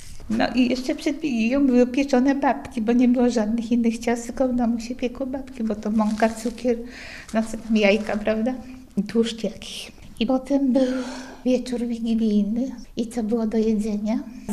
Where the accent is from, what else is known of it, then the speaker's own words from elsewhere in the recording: Gniezno, Greater Poland Voivodeship, Poland; now in Koszalin, Poland; Przyjechaliśmy z Gniezna, a mój tato przyjechał pierwszym transportem 10 maja budować Polskę.